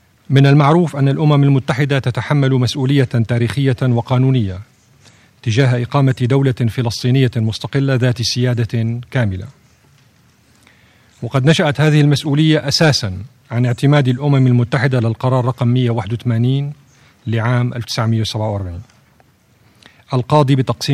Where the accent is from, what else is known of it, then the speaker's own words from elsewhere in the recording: Syria; الوضع في بلادي سوريا